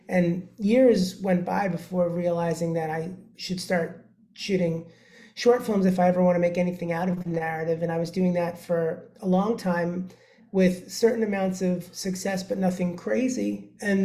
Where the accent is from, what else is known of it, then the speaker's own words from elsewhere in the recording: New York, United States; And I'm from New York, so coming home and going to New York was also coming home.